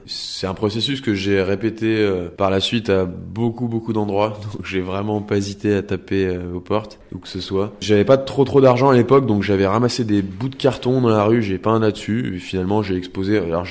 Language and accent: French; Lyon, Auvergne-Rhône-Alpes, France; born there; moved away; Je suis né à Lyon, je suis parti de Lyon en 2003 ou 2004.